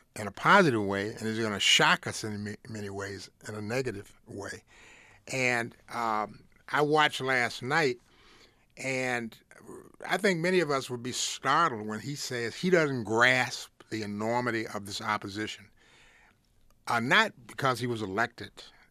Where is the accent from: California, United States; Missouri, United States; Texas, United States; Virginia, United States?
Virginia, United States; I'm a Southerner, and I travel back to my native state of Virginia every month to take care of my 96-year-old mother, okay?